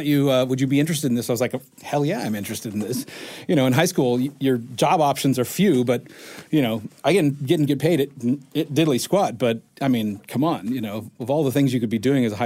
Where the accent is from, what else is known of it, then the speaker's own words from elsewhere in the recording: South Carolina, United States; I grew up in South Carolina.